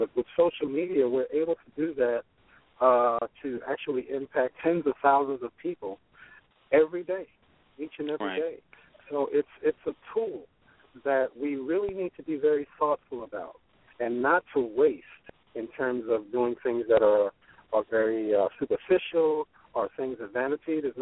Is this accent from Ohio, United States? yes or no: no; Brooklyn, New York, United States; And I came from Brownsville, Brooklyn. I was raised in Brooklyn, born and raised. And although my family's from Panama